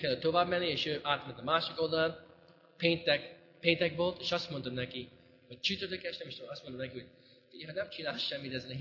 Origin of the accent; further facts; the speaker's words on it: United States; de Amerikában igenis nagyon. És én abban a kultúrában nőttem fel